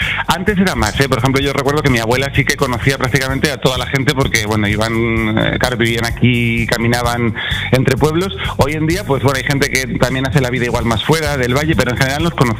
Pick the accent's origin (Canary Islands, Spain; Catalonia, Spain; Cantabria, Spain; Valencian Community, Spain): Cantabria, Spain; Polientes; Mira, mi pueblo se llama Polientes, pero querría hablar del municipio en general, que es un poco el que da la identidad, que es Valderredible.